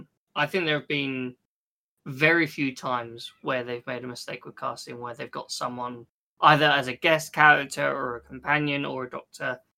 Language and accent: English; United Kingdom; I am British.